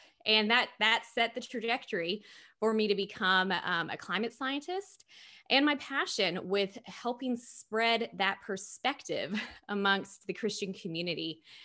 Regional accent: Tennessee, United States; But as I said, yeah, growing up in East Tennessee, my father, he was a hunter

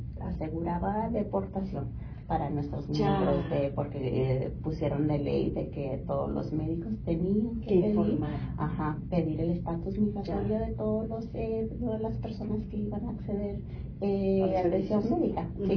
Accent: El Paso, Texas, United States; yo soy hija de papás inmigrantes mexicanos. Uh-huh. Yo nací en El Paso, Texas, en la frontera. Y yo me crié como varios hijos de inmigrantes de México

